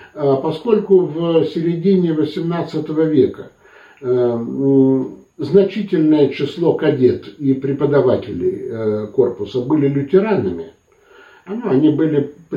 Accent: Saint Petersburg, Russia; born there; Я родился в 59-м году в Петербурге. Я наполовину немец по национальности. И мои предки были лютеранскими пасторами.

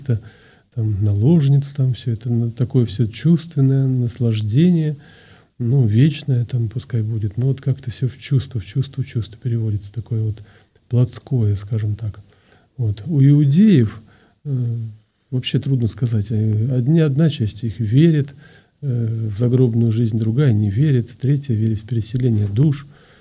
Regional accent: Saint Petersburg, Russia; born there; now in Moscow, Russia; я родился в Петербурге

